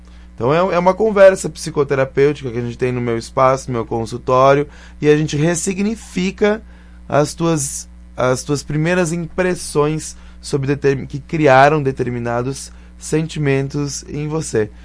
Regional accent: Caxias, Brazil; mais a Andy e eu, que somos daqui de Caxias.

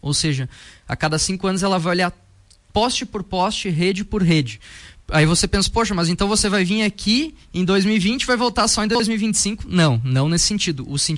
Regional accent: Rio Grande do Sul, Brazil; vim lá do Vale dos Sinos, lá da região de Novo Hamburgo, de São Leopoldo, né? Uma região bastante quente

